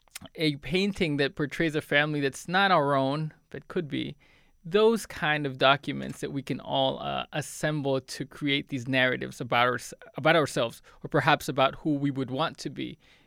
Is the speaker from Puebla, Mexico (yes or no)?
yes; Puebla, Mexico; the history of enslaved people in the city of Puebla, which is my hometown in Mexico.